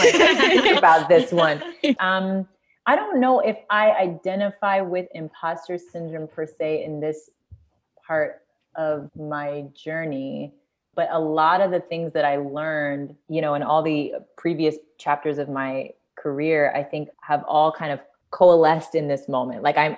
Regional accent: California, United States; I came from California.

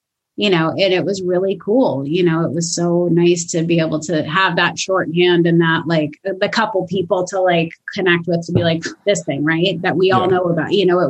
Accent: Los Angeles, California, United States; I really wanted, even though I'm from Los Angeles

